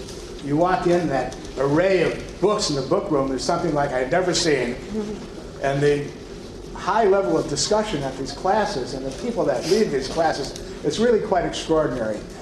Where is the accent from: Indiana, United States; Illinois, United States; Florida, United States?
Illinois, United States; Chicago; I'm actually from Chicago. My family was from Chicago. My grandfather set up a small tailor shop when he moved here from New York about 100 years ago. My mother was born in Chicago. I grew up in part in Chicago.